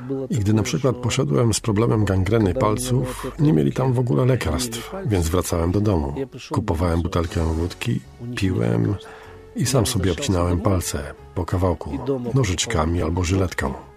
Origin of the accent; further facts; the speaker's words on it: Ukraine; Ale ja jestem Ukraińcem